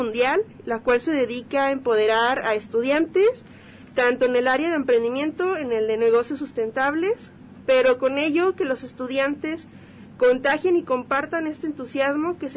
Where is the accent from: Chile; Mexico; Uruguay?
Mexico; justo somos los primeros mexicanos en llegar a la final